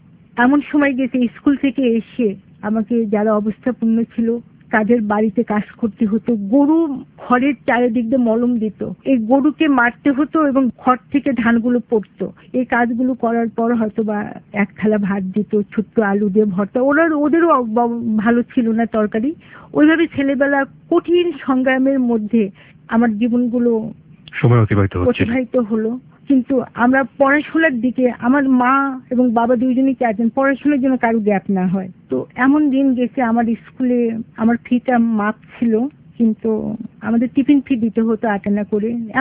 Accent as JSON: {"language": "Bangla", "town": "Bogura", "region": "Rajshahi Division", "country": "Bangladesh", "tie": "born there", "lives_now": "Dhaka, Bangladesh", "said": "আমার জন্ম বগুড়ায় চপলুকমানে।"}